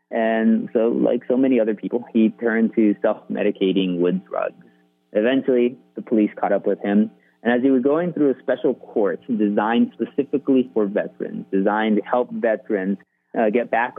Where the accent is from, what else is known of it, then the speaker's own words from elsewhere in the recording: Texas, United States; Because the thing is, even though Jerry, like me, was raised in South Texas, I was born in Texas